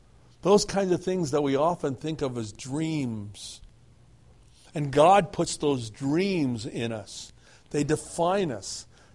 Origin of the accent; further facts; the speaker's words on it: Cincinnati, Ohio, United States; I grew up in Cincinnati.